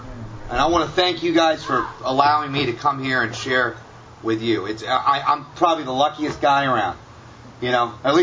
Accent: California, United States; I'm from Southern California. We have chips for like 30, 60, 90 days.

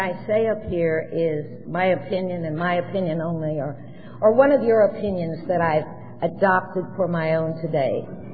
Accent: Olympia, Washington, United States; also born or lived in Harlingen, Texas / Missoula, Montana; when I was a teenager growing up in Olympia, Washington, and Harlingen, Texas, and Missoula, Montana.

